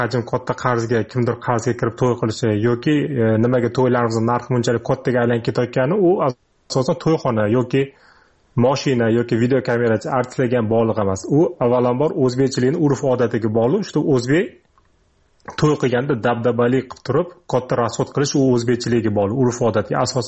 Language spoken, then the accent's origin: Uzbek; Tashkent, Uzbekistan; now in Moscow, Russia; Moskvada men o'zimni biznesim bilan shug'ullanaman. O'zim shaxsan Toshkent shahridanman. Toshkentlikman